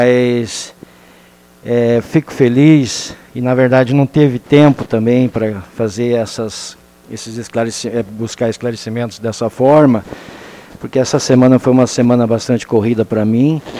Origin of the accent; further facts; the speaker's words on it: Rio Grande do Sul, Brazil; nós estamos em plena Semana Farroupilha, e hoje, expressivamente, dia 20 de setembro, lá no meu estado, comemora-se o Dia do Gaúcho, né?